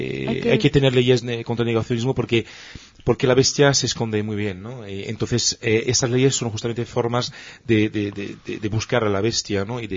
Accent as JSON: {"language": "Spanish", "country": "France", "second_language": "Spanish", "said": "también en mi país, en Francia"}